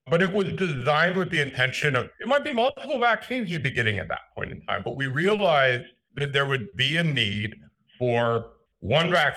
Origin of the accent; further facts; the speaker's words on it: Lincoln, Nebraska, United States; now in Madison, United States; I grew up outside of Lincoln, Nebraska. So I am a Husker I was raised a Husker and then transplanted to be a Badger.